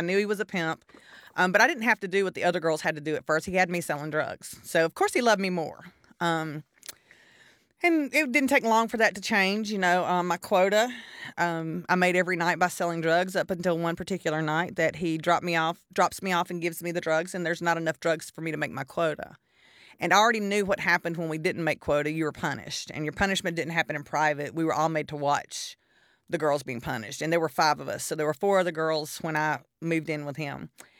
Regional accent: Carrollton, Georgia, United States; now in Birmingham, United States; I was born in Noonan, Georgia, and raised in Carrollton in Atlanta.

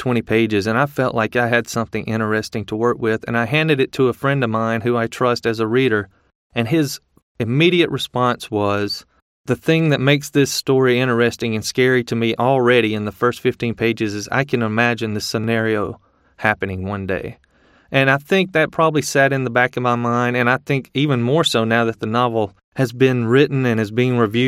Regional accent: Mississippi, United States; I'm from South Mississippi. Have family there, have family and friends on the coast and in New Orleans.

